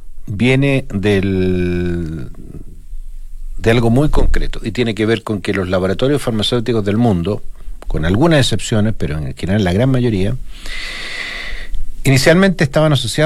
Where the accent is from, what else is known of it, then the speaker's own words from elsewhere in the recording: Puerto Montt, Los Lagos, Chile; Yo ni siquiera soy de Punta Arenas, yo soy de Puerto Montt.